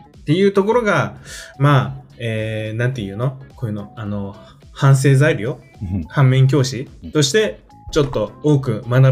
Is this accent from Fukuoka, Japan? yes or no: no; Aichi, Japan; 両親が沖縄の人間だけど俺自身は愛知育ちなんよ、